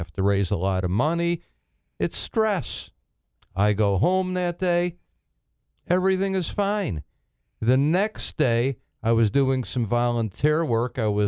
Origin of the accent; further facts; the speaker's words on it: Chicago, Illinois, United States; I'm from Chicago. We love our blues. We love our Chicago Cubs.